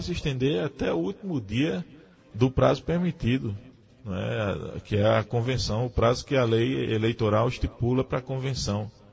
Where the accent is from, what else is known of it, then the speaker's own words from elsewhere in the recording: Guaraci, Brazil; Na última vez que eu estive aqui em Guaraci, dando uma volta na minha terra, agosto, né?